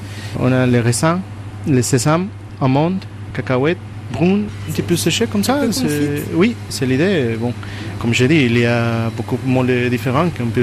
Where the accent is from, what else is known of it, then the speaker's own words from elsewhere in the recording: Mexico; French is a second language; Je viens du Mexique.